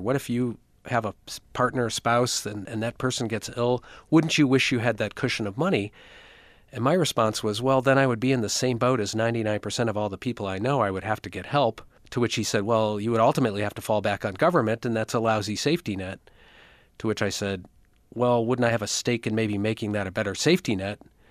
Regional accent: Detroit, Michigan, United States; It may have started actually when I was seven, because I grew up in Detroit in a very, very wealthy suburb, and I could see the gap between where I lived and Detroit.

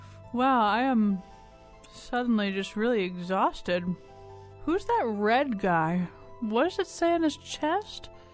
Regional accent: Farmington, Connecticut, United States; from where I grew up in Farmington, Connecticut, where the mill rate is 24.07.

